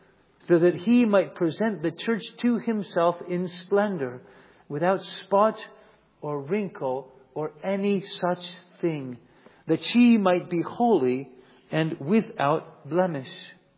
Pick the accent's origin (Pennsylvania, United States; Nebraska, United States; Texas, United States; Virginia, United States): Virginia, United States; Now, I grew up in Northern Virginia, so I know the Washington monuments.